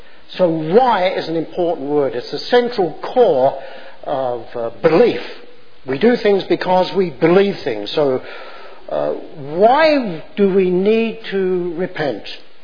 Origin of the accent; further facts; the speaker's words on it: United Kingdom; now in United States; we were asked to renounce our loyalty, my previous allegiance as a British subject. And I was then asked to make a commitment, an affirmation that I would now become an American citizen. I was no longer under the laws and rules and regulations of Great Britain